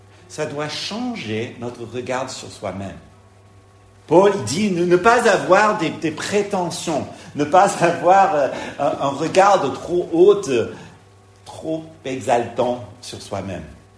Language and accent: French; Paris, Île-de-France, France; C'est difficile en tant que Parisien, hein, en tant que Francilien